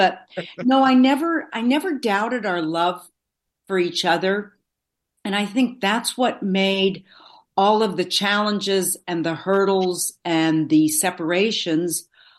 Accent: Vermont, United States; It was only when we went home to, we're both from Vermont, we go back home to Vermont

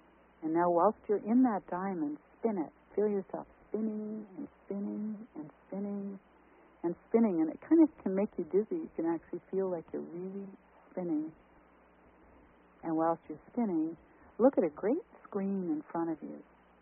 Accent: Canada; And if you're in Canada, my home country, 888-810-8322.

